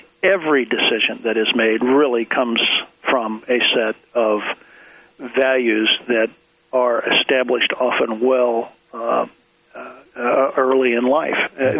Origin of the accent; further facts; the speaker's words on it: St. Louis, Missouri, United States; born there; Well, I was born in the Midwest, corn-fed Midwest kind of guy, St. Louis, Missouri.